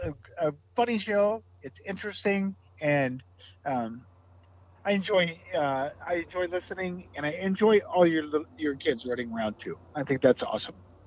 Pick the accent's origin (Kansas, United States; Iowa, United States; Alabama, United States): Iowa, United States; now in Alaska, United States; Oh, well, I grew up in Iowa, but then I escaped, and I got to Alaska 30 years ago